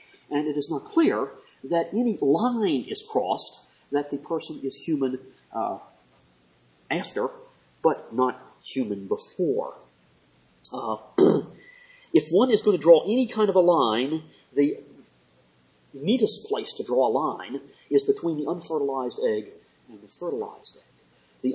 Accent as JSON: {"language": "English", "town": "Washington", "region": "District of Columbia", "country": "United States", "tie": "born or raised there", "said": "I grew up in Washington, D.C. area, spent my summers there."}